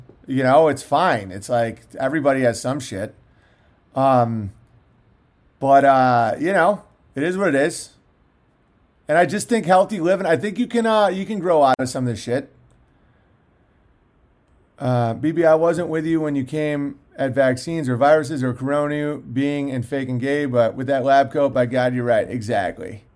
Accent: Oswego, New York, United States; because I'm from Oswego, New York, near the nuclear power plant.

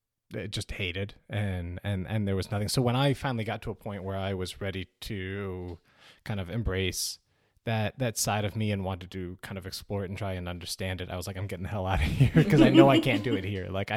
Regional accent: Dallas, Texas, United States; I grew up here in Dallas as well. And I feel like I should say like I grew up in the very white suburbs of Dallas.

